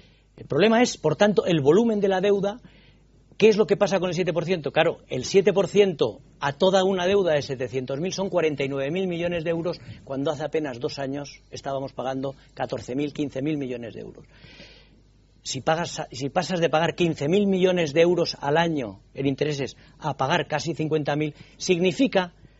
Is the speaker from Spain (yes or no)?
yes; Spain; yo, como perjudicado, como español perjudicado